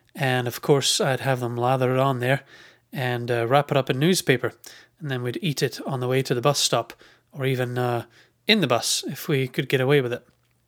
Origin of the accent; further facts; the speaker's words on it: Edinburgh, Scotland, United Kingdom; Edinburgh is a big city. I grew up in a suburb of Edinburgh called Gilmerton. For several years, my family lived in a five-storey flat on Morden Park Gardens